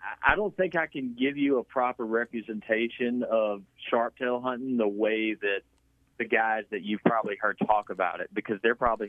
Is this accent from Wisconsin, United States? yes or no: no; Mississippi, United States; I loaded up my dog and my truck, and I left Rankin County, Mississippi, and I drove all the way to eastern Montana.